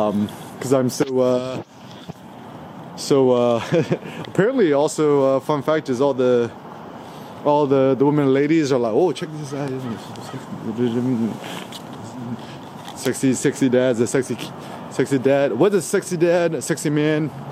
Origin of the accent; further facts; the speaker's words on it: New York, United States; my friends growing up in Bayside, Queens, Flushing, bunch of Jewish friends.